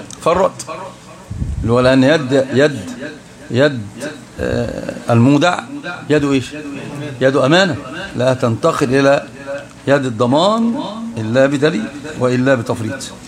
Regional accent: Egypt; لا عندنا في مصر يقولون الكلام ليس عليه ايه؟

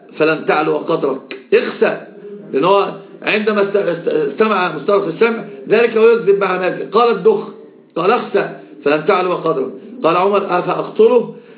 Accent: Upper Egypt, Egypt; يعني أنا صعيدي

